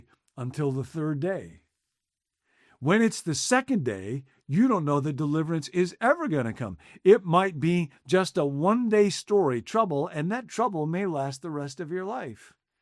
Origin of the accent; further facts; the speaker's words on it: Illinois, United States; I grew up outside of Chicago